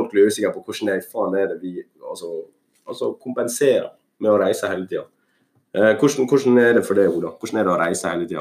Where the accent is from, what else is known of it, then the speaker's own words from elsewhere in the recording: Ålesund, Møre og Romsdal, Norway; tror det ligger mye i liksom barndommen min der jeg har reist veldig mye og flyttet veldig mye. Så for meg så har jeg på en måte ikke en tilknytning til en plass. Så selvfølgelig, jeg kommer fra Ålesund, og jeg elsker Ålesund